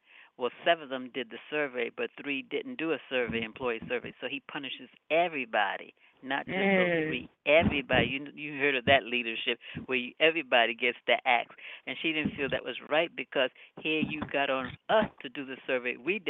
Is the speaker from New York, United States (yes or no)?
yes; Long Island, New York, United States; You know, I'm from Long Island.